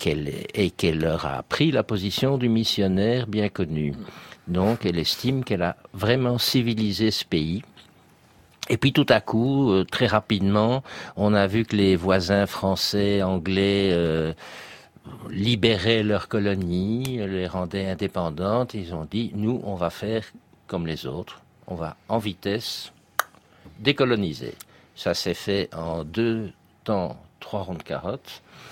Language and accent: French; Belgium; Non, je suis Belge.